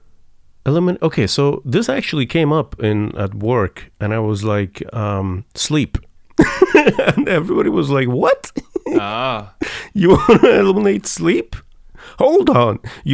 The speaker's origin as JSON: {"language": "English", "town": "Ahvaz", "region": "Khuzestan", "country": "Iran", "tie": "born or raised there", "said": "Ahvaz is my hometown. It's in southwestern Iran, and it's a big city."}